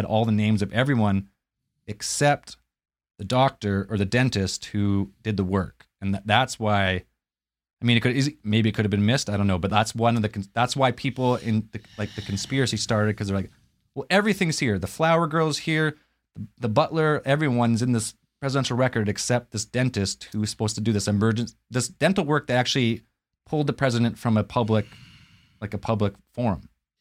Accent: Canada; because I'm Canadian

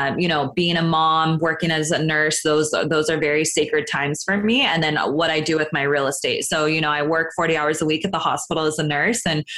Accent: Sacramento, California, United States; No, I'm from Northern California, up in Sacramento.

